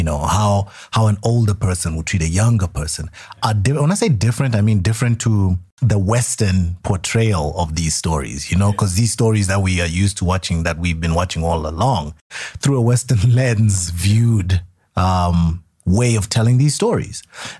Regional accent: Harare, Zimbabwe; moved away; I lived in the most comfort zone place where I grew up in Harare. It was almost like a cushy place, just the lap of luxury.

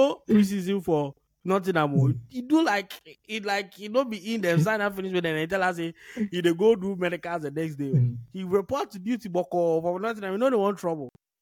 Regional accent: Ghana; It's not because I'm a Ghanaian.

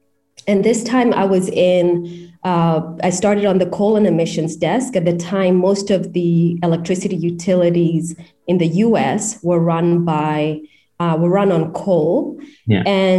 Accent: Kenya; given that I am from Kenya

